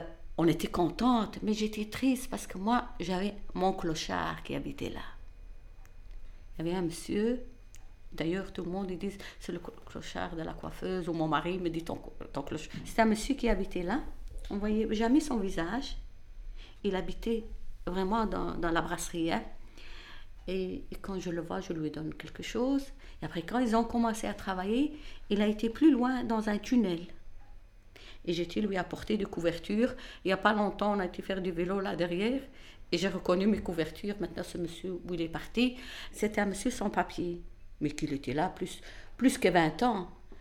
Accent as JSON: {"language": "French", "country": "Algeria", "said": "moi, je suis, bon, je suis algérienne, mais de la religion musulmane."}